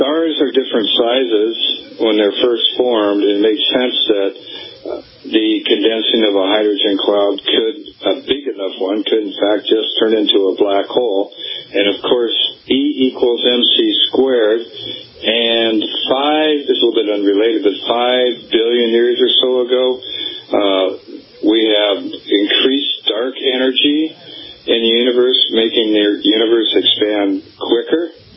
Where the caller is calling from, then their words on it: Aberdeen, Washington, United States; I'm calling from Aberdeen, Washington, and listening to KXRO radio station.